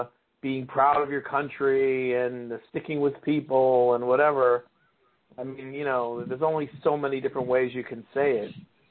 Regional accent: New York, United States; I grew up in New York, and when I was a teenager, I went to Trump Tower

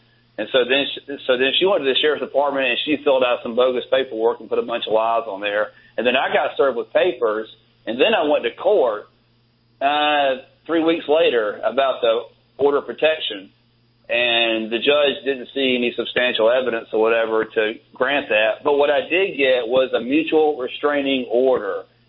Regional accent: South Carolina, United States; I'm from South Carolina.

